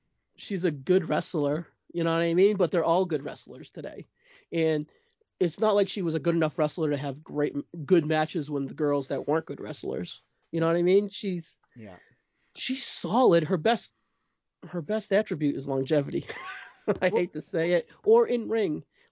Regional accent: Massachusetts, United States; accent: Boston; Yeah, me and my Boston accent, so I don't know.

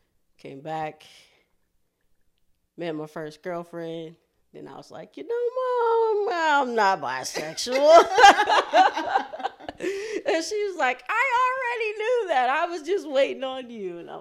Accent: Columbus, Ohio, United States; I am 42 years old. I'm from Ohio, Columbus, Ohio.

